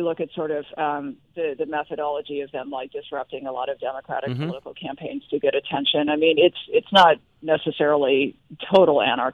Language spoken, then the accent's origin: English; United Kingdom; I'm also British, and one of the reasons that we really are struggling to go back to the UK